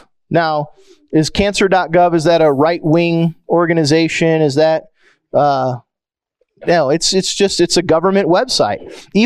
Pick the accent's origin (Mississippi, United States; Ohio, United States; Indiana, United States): Indiana, United States; I grew up in Indiana, and Ryan White was a young child in Indiana